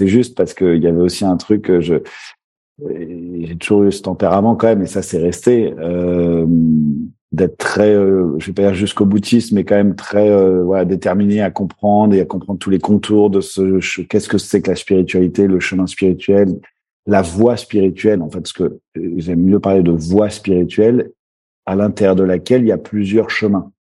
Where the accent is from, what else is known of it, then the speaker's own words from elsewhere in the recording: Paris, Île-de-France, France; J'ai grandi en France, à Paris.